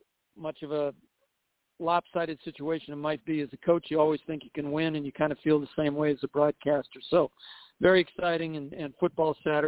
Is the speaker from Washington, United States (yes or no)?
yes; Seattle, Washington, United States; I grew up in Seattle and was a ball boy for the Sonics from 68 to 73, so I go way back.